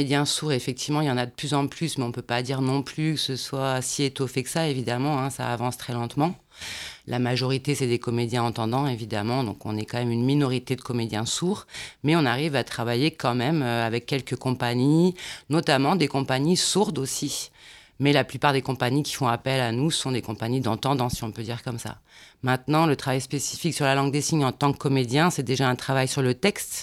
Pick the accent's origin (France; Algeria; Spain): France; une identité de sourd qui habite en France, évidemment. Nous, on est des Français.